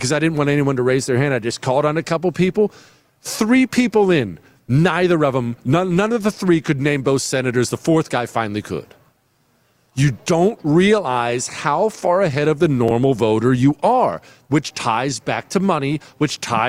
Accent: Texas, United States; With all due respect to Wisconsin, I'm from Texas.

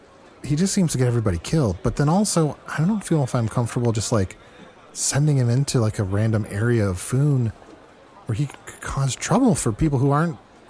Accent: Ohio, United States; It's close to where I'm from. Yeah, I'm from Ohio.

